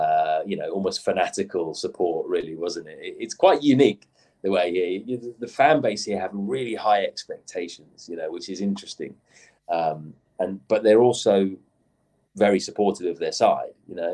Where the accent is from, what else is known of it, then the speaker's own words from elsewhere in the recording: London, United Kingdom; because I'm a city boy, you know, so I'm from London. I like the big city.